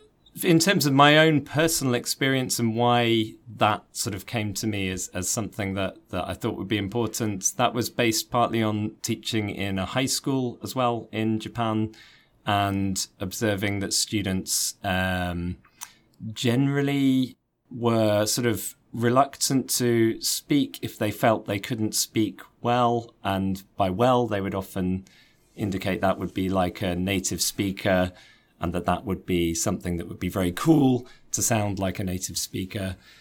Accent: England, United Kingdom; I'm from England, grew up in England. And so that was the sort of native speaker variety of English that I thought was standard

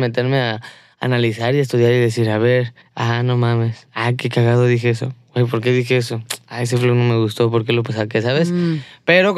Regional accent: Mexico; yo no soy de aquí, pa, ¿sabes? O sea, yo soy mexicano.

